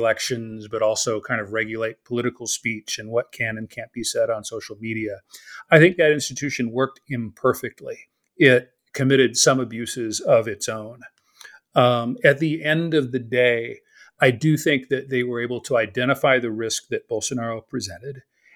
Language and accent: English; United States; I the experience of watching Brazil as an American over the last 5 years or so has been incredibly bizarre.